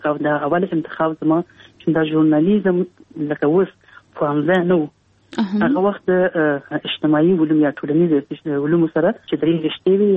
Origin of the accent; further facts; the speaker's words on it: Kabul, Afghanistan; ما زه په کابل کې پیدا یم.